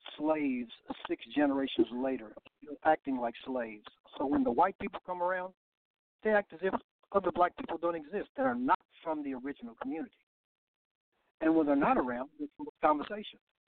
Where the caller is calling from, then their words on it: Louisville, Kentucky, United States; calling from Louisville, Kentucky.